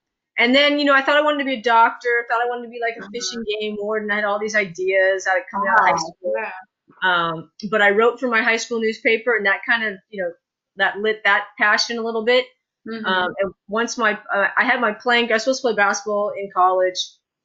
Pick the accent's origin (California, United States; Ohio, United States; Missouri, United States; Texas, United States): California, United States; also born or lived in New Hampshire; So I grew up in, I was born in New Hampshire, but we moved to California.